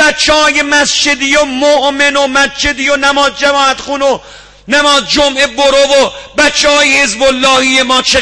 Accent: Isfahan, Iran; ما اصفهانی هستیم دیگه،

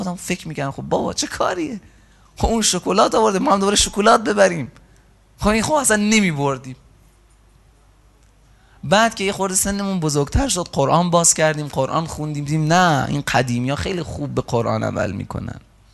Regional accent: Iran; تا خلاصه رسیدیم به این که بهشون گفتیم ما از ایرانیم.

